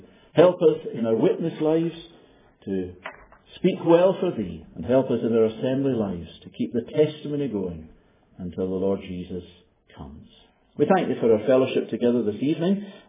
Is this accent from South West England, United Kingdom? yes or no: no; Glasgow, Scotland, United Kingdom; Now, I come from Glasgow.